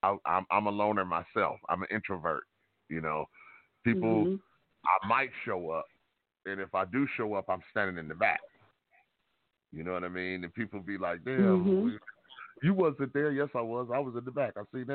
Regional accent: Detroit, Michigan, United States; I tell people, you know, I'm from the East. You know, I'm born and raised in Detroit.

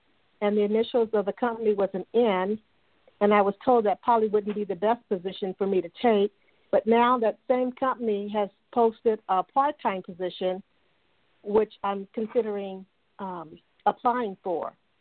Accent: California, United States; California as well.

